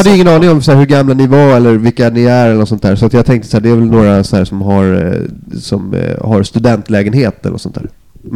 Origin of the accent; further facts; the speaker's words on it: Lidingö, Stockholm County, Sweden; also born or lived in Nynäshamn; Jag är från Nynäshamn från början. Och sen flyttade vi till Lidingö när jag var 13 typ. När jag gick i sjuan. Och sen växte jag upp där, kan man säga. Tills jag flyttade hemifrån. När jag var 18 eller någonting. Så Nynäs och Lidingö.